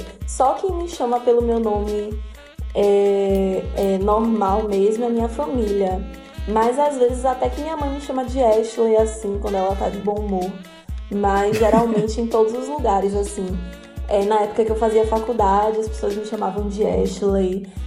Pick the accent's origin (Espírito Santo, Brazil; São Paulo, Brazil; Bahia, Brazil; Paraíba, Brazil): Bahia, Brazil; Salvador; tenho 23 anos e sou de Salvador, apesar de pelo nome parecer que eu sou internacional, eu sou baianíssima.